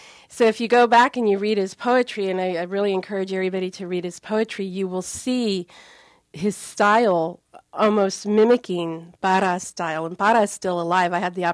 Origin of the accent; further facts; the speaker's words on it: El Paso, Texas, United States; I'm from El Paso, Texas. I was born and raised there, so my family's still there, and I was there at the time when the murders began.